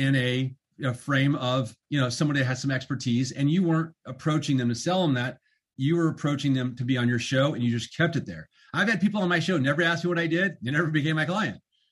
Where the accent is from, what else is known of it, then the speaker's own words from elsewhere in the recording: Des Moines, Iowa, United States; But and I grew up in Des Moines, so I can say this.